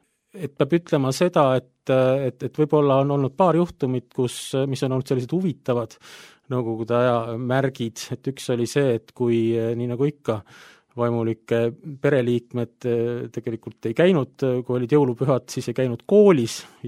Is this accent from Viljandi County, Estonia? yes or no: no; Kuressaare, Saare County, Estonia; born there; oli sellel hetkel, kui mina sündisin, oli Kuressaare luterliku koguduse vaimulik ja me olime perega seal